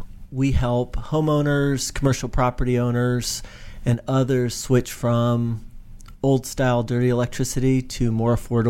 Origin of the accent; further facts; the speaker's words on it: Bethesda, Maryland, United States; Bethesda, Maryland.